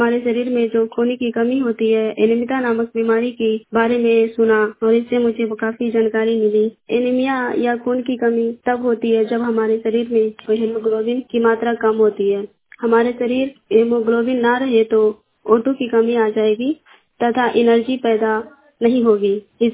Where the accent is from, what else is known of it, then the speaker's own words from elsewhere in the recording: Lalpur, Bihar, India; कुमारी ग्राम लालपुर प्रखंड चंडी की निवासी हूँ।